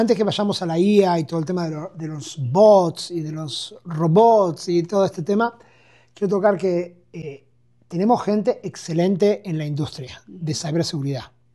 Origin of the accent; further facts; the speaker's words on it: Argentina; now in Israel; yo vengo de un lugar, yo soy argentino, pero he vivido en Israel hace 34 años